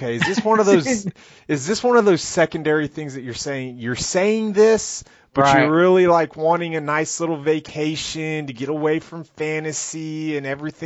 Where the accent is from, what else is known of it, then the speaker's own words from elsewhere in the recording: Colorado, United States; I'm from Colorado, obviously.